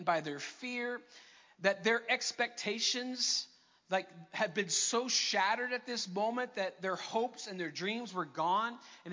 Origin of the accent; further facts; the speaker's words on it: Florida, United States; I'm from Florida, and Florida is known as the vacation land.